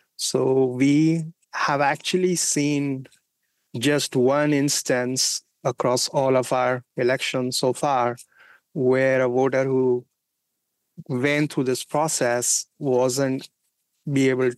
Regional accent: India; My brother and I, we grew up in India in the 80s, and at that time, the prime minister was assassinated.

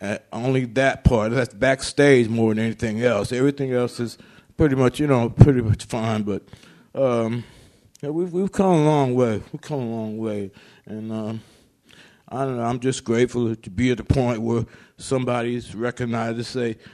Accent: South Carolina, United States; I come from South Carolina. I come from a little town that only has one Xerox machine in the town. We have one red light.

